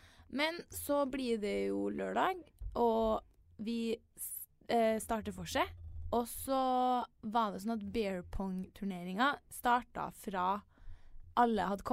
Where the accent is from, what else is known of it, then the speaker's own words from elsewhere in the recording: Trondheim, Trøndelag, Norway; Så det var den eneste også fra jentegjengen hjemme i Trondheim som kom.